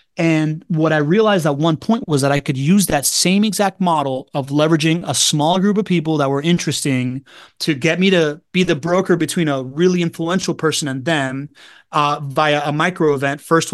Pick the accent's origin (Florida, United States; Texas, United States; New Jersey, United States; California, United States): Florida, United States; Miami; But what happened when I came back to Miami was I decided to like say yes to things anew and see my hometown in a different light.